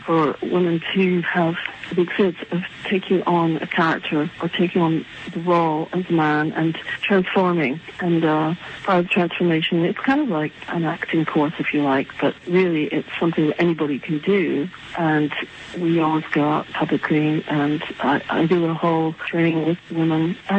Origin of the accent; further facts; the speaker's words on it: Aberdeen, Scotland, United Kingdom; moved away as an adult; also born or lived in Canada / England; now in United States; I grew up in Scotland, in Aberdeen. I was actually born in Canada, but my parents are British. I spent my childhood in Scotland, and then I went to art school in England, Dartington College of Arts, and then in 1976 I moved to New York.